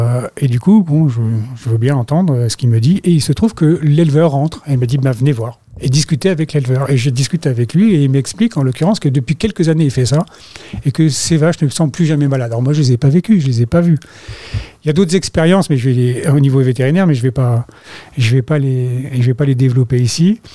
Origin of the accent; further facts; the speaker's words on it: Grand Est, France; Et je vais voir une pharmacie dans les Ardennes, vu que je suis de l'Est.